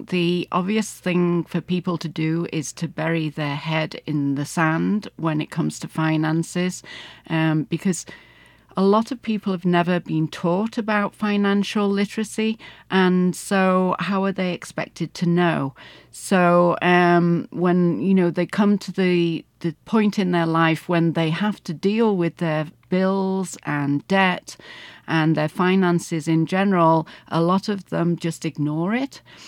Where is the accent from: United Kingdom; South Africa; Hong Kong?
United Kingdom; now in United States; I'm not from America. I'm British, and I've been here for the last 13 years.